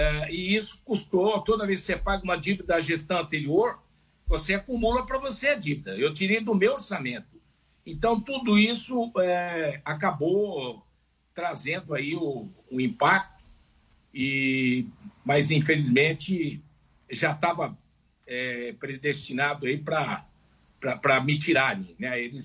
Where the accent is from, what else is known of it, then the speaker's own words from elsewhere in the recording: São Paulo, Brazil; sou de São Paulo, mas sou santista tanto quanto eles